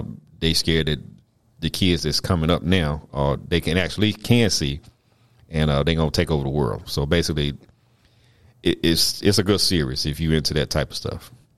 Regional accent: the South, United States; Her name, for me, is Bonet because I'm from the South.

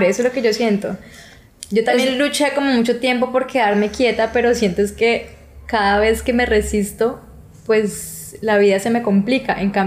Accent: Bucaramanga, Santander, Colombia; yo soy de Bucaramanga, yo imaginaba que yo me iba a casarme en Bucaramanga, que mis hijos iban a ir a mi mismo colegio que todo.

